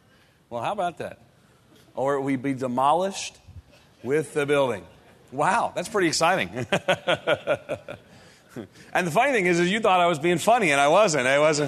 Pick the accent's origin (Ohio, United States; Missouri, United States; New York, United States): New York, United States; New York City; I was born and reared in New York City in a nominally Catholic family, Irish Catholic neighborhood.